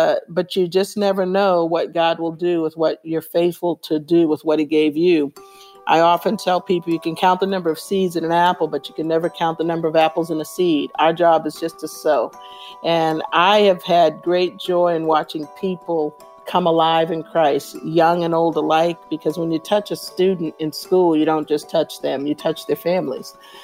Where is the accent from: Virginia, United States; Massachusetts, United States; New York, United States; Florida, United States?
Massachusetts, United States; Boston; I grew up in Boston, moved to Brockton, graduated, became an athlete at Texas